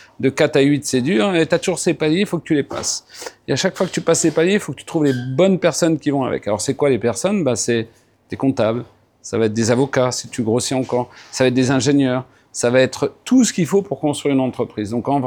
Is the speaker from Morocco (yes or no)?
yes; Morocco; j'ai revu ce gars 10 ans après, je crois, chez nous, au Maroc.